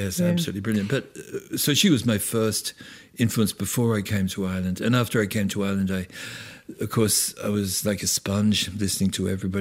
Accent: Australia; growing up in Australia

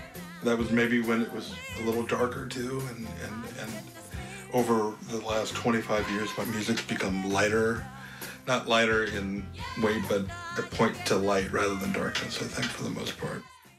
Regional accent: Brooklyn, New York, United States; also born or lived in California; I'm from Brooklyn, New York, born in California.

